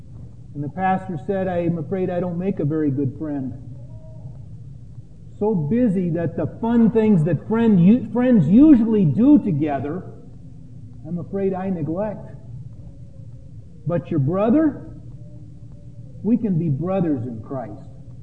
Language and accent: English; Midwest, United States; If I had, you know, as a Midwesterner, a New Yorker accent, I'd say something like, "Forget about it."